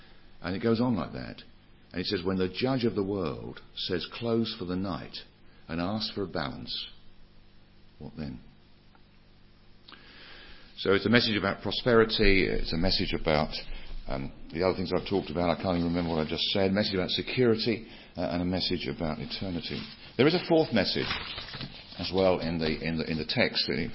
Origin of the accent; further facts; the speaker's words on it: East of England, United Kingdom; in the Brethren Chapel where I grew up in Norfolk